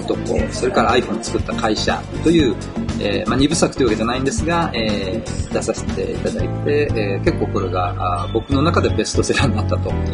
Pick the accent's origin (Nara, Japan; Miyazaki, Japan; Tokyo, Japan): Tokyo, Japan; also born or lived in Chiba; あのずっと東京いまして、まあ、高校も都立の高校だったんですけども、